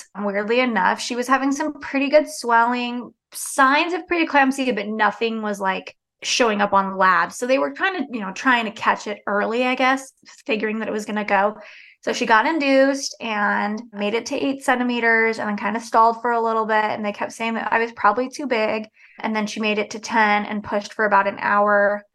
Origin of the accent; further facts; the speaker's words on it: Salt Lake City, Utah, United States; Yeah, so born and raised in Salt Lake City, Utah. Super boring, never left. Just have stayed here my whole life.